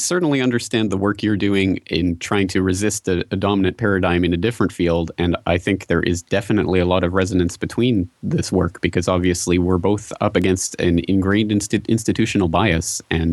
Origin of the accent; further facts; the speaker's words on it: Calgary, Alberta, Canada; I'm a Canadian. I was born in Calgary, Canada, and I lived in Alberta, in Canada, for most of my life. And I went to university in my hometown of Calgary.